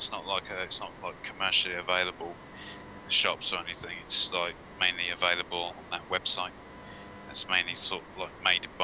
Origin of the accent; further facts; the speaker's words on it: United Kingdom; I'm from Britain, yeah.